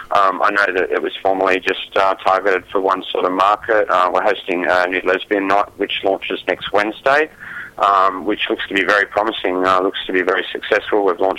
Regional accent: Sydney, New South Wales, Australia; Originally from Sydney. Yeah, I've been a promoter in Sydney for about 12 years now.

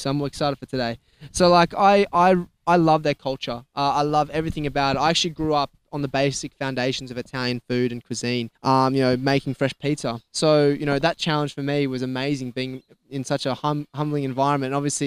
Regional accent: New South Wales, Australia; You know, we're both from the Northern Beaches.

